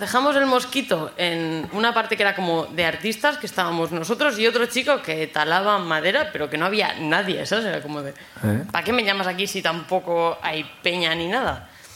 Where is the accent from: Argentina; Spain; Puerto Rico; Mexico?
Spain; Valencian Community; Ah, no, soy valenciana.